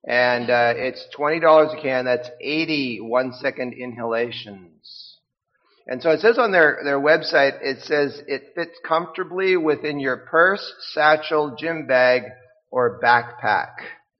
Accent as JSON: {"language": "English", "region": "Saskatchewan", "country": "Canada", "tie": "born or raised there", "said": "I grew up in Saskatchewan, and that was a great place to get fresh water."}